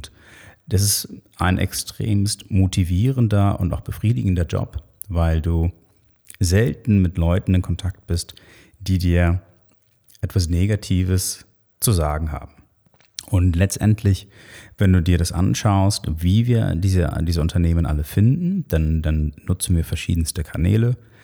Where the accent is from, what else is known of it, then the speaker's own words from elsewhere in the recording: Switzerland; Nicht nur bei uns in der Schweiz, aber auch im europäischen Raum.